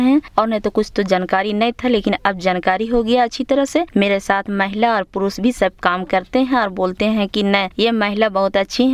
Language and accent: Hindi; Chatra, Jharkhand, India; सिमरिया प्रखंड से आए हुए हैं, जिला चतरा के रहने वाले हैं